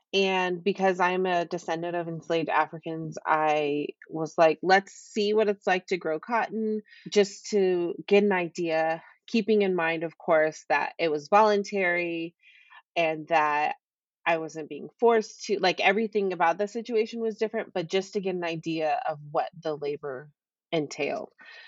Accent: California, United States; now in Tucson, United States; So my husband grew up in Arizona. I am originally from the Bay Area. So initially we moved to Arizona because this is where he was from

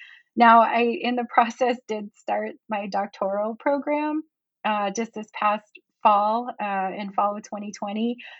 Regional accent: Phoenix, Arizona, United States; now in Tucson, United States; And originally, I am from Phoenix, Arizona. I actually came here from Phoenix for the U of A when I started going to school as an undergraduate.

